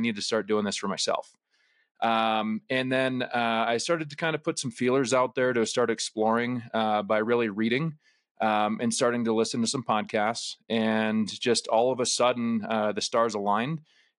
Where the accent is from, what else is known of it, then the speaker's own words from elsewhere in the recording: Rochester, Minnesota, United States; So I moved back to my hometown of Rochester, Minnesota, became a licensed real estate agent